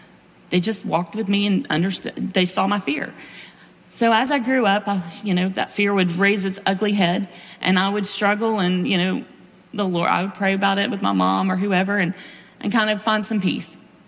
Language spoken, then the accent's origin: English; Decatur, Georgia, United States; I grew up in Decatur, Georgia.